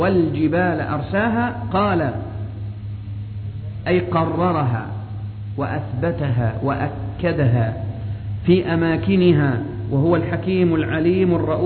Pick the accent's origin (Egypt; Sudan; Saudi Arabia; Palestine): Egypt; Upper Egypt; عشان عندنا في الصعيد بيضة يعني دحية،